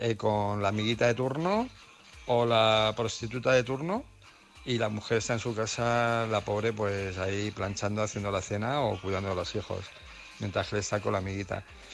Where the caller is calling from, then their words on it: Madrid, Community of Madrid, Spain; de Madrid.